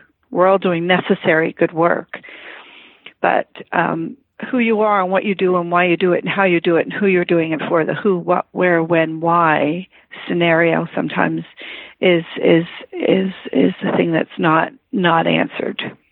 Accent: Toronto, Ontario, Canada; moved away; because when I left Toronto, I'm originally from Toronto

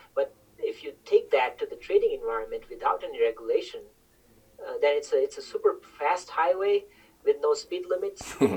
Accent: India; I grew up in India and in a very small town, and there were not many ways to get out of the town and get some education.

